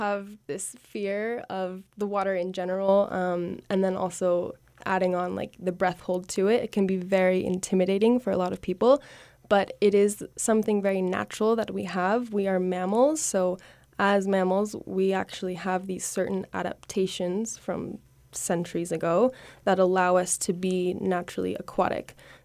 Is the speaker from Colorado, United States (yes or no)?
yes; Glenwood Springs, Colorado, United States; So I grew up here in the valley. I was born in Glenwood Springs, but live in Newcastle, Colorado, so a little bit down valley. And I was also a graduate of Glenwood Springs High School in 2016.